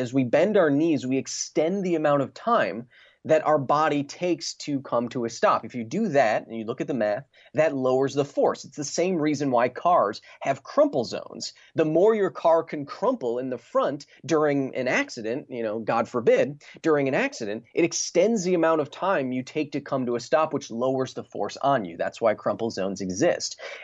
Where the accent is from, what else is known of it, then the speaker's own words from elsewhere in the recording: Wisconsin, United States; now in Los Angeles, United States; You know, I grew up in Wisconsin watching, you know, shows like Mythbusters